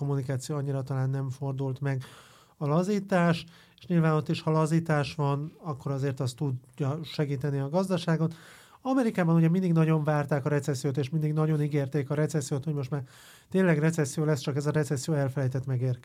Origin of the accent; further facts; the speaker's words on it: Budapest, Hungary; Ráfér, bár Budapestre is ráfér, azért budapestiként szerintem ezt is hozzátesszük.